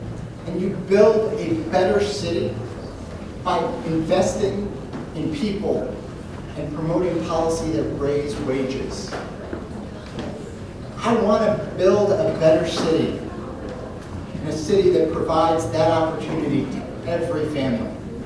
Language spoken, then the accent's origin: English; Des Moines, Iowa, United States; I grew up here in Des Moines. I'm a proud product of the Des Moines Public Schools.